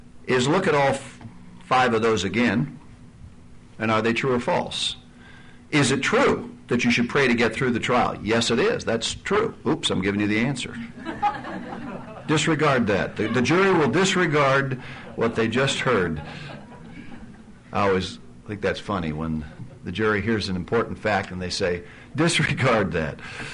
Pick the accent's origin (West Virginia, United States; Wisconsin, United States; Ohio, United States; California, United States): Ohio, United States; Lima; I grew up in Lima.